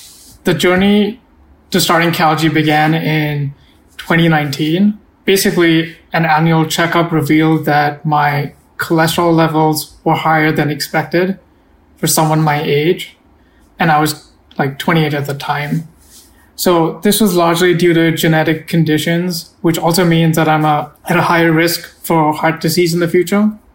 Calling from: Mumbai, Maharashtra, India; So I'm working remotely at the moment. I'm in Mumbai, India.

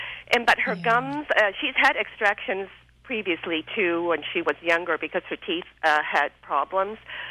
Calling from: Torrance, California, United States; Hi. I'm calling from Torrance, California.

